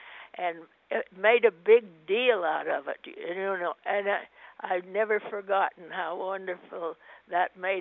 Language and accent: English; Iowa, United States; born there; and I was born in Iowa in 1914.